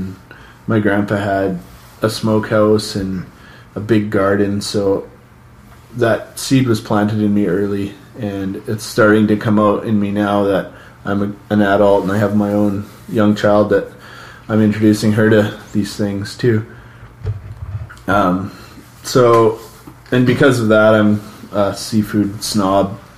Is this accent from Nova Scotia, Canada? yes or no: no; Comox Valley, British Columbia, Canada; But yeah, I was born and raised in the Comox Valley.